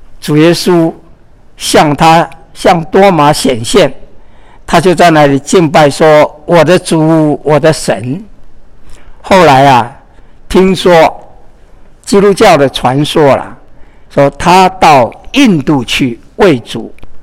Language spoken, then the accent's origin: Chinese; Taiwan; 但是呢，我的故乡啊，是从台湾，啊，台湾的